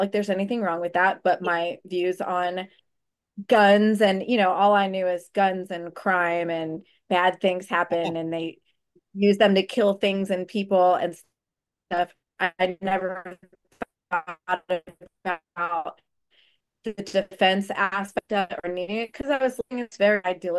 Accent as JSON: {"language": "English", "town": "Long Island", "region": "New York", "country": "United States", "said": "I'm from Long Island, New York."}